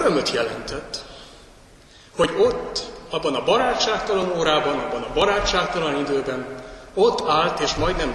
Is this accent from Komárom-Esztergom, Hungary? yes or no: no; Pomáz, Pest, Hungary; ott álltam szülővárosom Pomáz vasútállomásán